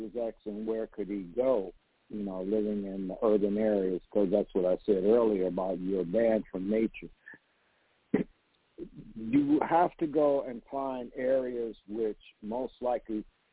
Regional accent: Mississippi, United States; born there; I was born in Mississippi.

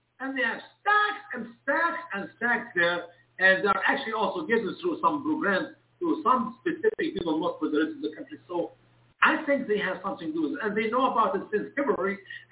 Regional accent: Egypt; And when I come from the Middle East, unless the mama is really sick, she cannot produce milk. That's the only time my mom will use formula. But 99.9 of the ladies in Egypt breastfeed their babies.

